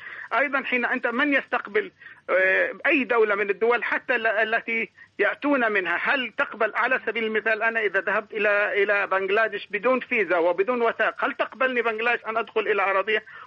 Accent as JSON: {"language": "Arabic", "country": "Palestine", "said": "أولا أريد أن أقول لك أني أنا فلسطيني"}